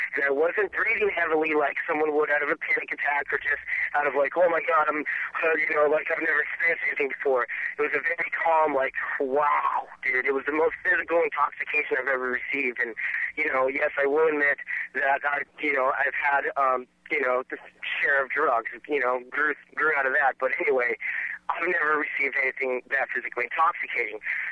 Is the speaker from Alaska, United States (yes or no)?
yes; Alaska, United States; I'm from Alaska.